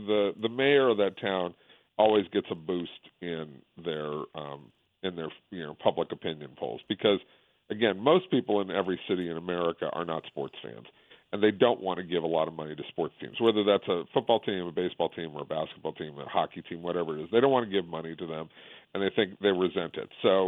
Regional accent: Los Angeles, California, United States; I grew up in Los Angeles as a Rams fan.

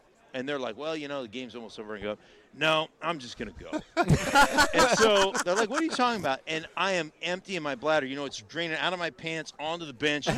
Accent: Alaska, United States; So the truth of the matter is I grew up in Alaska.

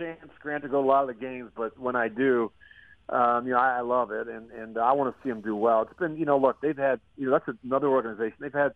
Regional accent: Philadelphia, Pennsylvania, United States; I mean, I grew up in Philadelphia, so I was a big Sixers fan.

